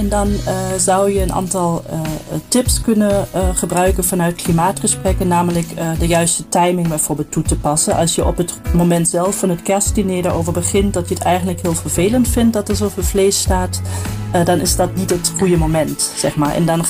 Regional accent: Germany; now in Nijmegen, Netherlands; 39 jaar oud. Woon in Nijmegen sinds 20 jaar. Oorspronkelijk kom ik uit Duitsland

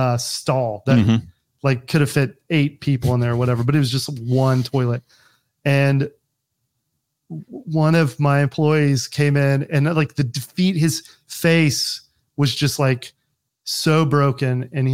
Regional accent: Kansas City, United States; Yeah. I'm like excited to like, cause like I grew up in Kansas City.

